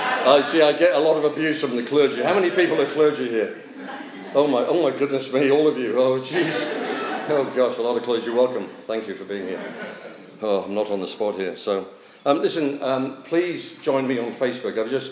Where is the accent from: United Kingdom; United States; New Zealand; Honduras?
United Kingdom; Plymouth, South West England; I'm from Plymouth in England, where the Mayflower set sail from.